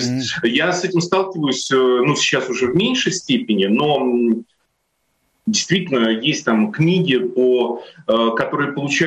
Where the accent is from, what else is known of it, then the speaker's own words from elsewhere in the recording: Saint Petersburg, Russia; ну вот я рос как раз в Санкт-Петербурге, в Ленинграде